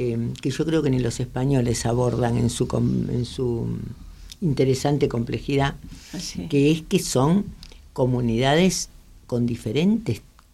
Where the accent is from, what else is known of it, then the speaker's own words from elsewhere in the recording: Buenos Aires, Argentina; accent: porteño; Porque nosotros lo hablamos con acento porteño.